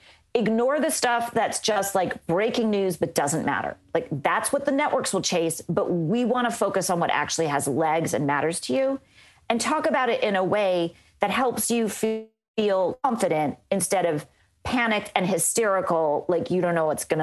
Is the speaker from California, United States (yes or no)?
yes; Los Angeles, California, United States; I started out at my first job was in Orlando, Florida. I'm from Los Angeles.